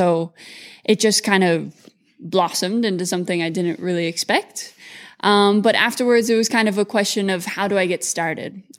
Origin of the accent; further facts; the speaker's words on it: Mullingar, Westmeath, Ireland; I am from Mullingar, Ireland.